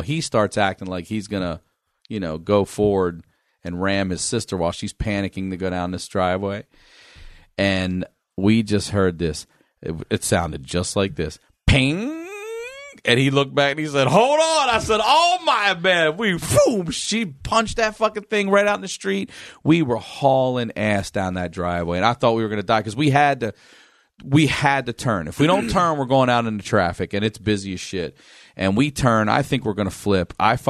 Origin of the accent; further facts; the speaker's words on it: Maryland, United States; We were on our way. I grew up in Maryland. We were on our way to Hanover, Pennsylvania.